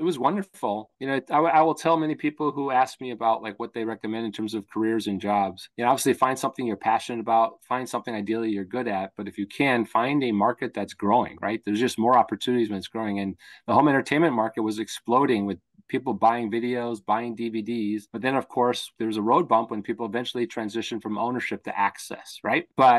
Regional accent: Milwaukee, Wisconsin, United States; Or since I'm from Wisconsin, You know, and I come from Milwaukee. A beer is always near.

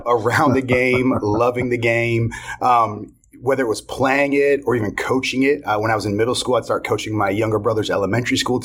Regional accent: North Carolina, United States; I mean, again, growing up in North Carolina, whether it's the Division I level, Division II level, high school level, there's incredible coaches all over the place

